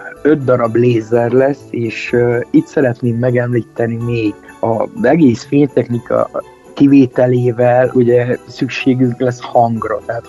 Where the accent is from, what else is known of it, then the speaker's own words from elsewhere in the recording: Gheorgheni, Harghita, Romania; mivel gyergyói vagyok, nem ismerem igazán a csíkszeredai helyzetet